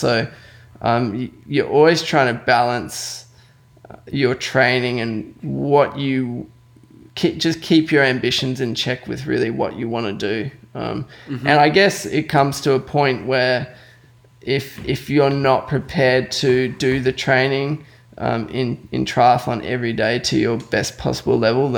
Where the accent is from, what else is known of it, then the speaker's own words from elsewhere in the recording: Australia; I was growing up in Australia